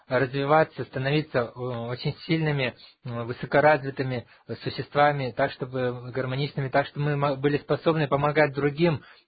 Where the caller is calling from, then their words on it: Saint Petersburg, Russia; мы из Петербурга подключились только через 40 минут